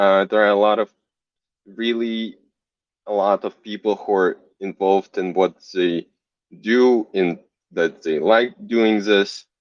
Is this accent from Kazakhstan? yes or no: yes; Astana, Kazakhstan; I'm from Kazakhstan, originally from Astana, our capital city.